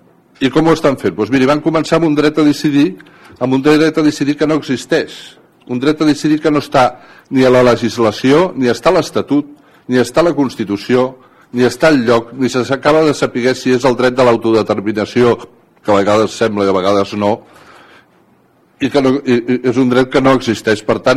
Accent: Catalonia, Spain; jo soc català des de moltes generacions

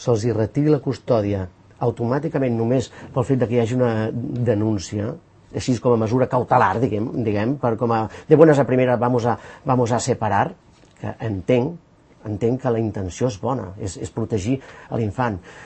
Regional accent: Granollers, Catalonia, Spain; now in Sant Cugat, Spain; Jo mateix vinc de Granollers i he vingut a Sant Cugat fa un any, ara tot just que estic aquí.

